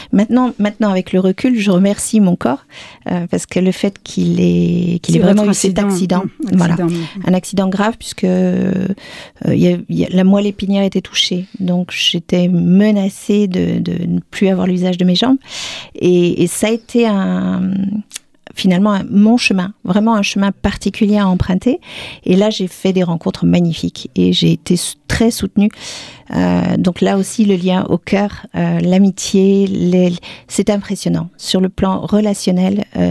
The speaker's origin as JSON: {"language": "French", "town": "Paris", "region": "Île-de-France", "country": "France", "also_born_or_lived": "Alpes-Maritimes", "moved": "as an adult", "lives_now": "Nîmes, France", "said": "je suis parisienne d'origine, donc j'ai quitté Paris à l'âge de 25 ans pour m'installer dans les Alpes-Maritimes et finalement pour venir m'installer à Nîmes il y a quelques temps"}